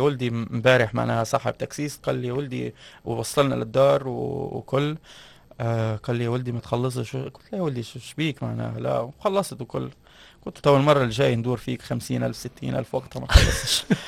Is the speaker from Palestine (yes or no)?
yes; Palestine; now in Tunisia; مانيش باش نقعد نقول اني قاعد نستغل كوني فلسطيني